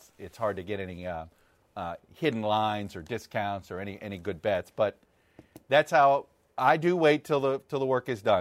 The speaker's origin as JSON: {"language": "English", "town": "Miami", "region": "Florida", "country": "United States", "tie": "born or raised there", "said": "Me as a kid, growing up in Miami, believe it or not, where a lot of my friends were Dolphins fans, the Dolphins fans couldn't stand the Jets."}